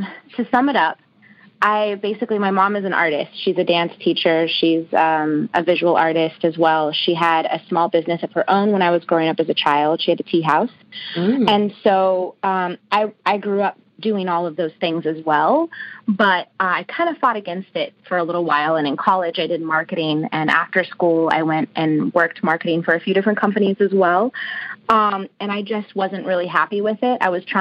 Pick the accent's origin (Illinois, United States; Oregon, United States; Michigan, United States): Oregon, United States; now in Los Angeles, United States; No, I'm not. I'm from Oregon originally. And then I moved out to California 6 years ago, to San Diego first. And in the last 5 years, I've been in LA.